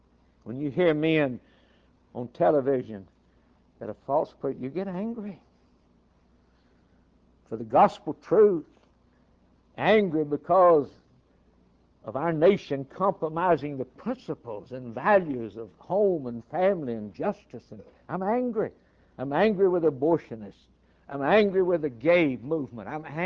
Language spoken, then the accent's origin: English; Ireland; And I'm an Irishman, so I know something about anger.